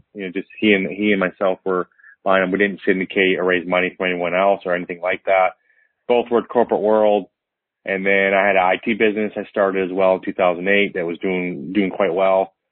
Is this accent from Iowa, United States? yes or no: no; Michigan, United States; now in Dallas, United States; So I grew up in Michigan, but I'm thankfully in Dallas, which is typically much warmer.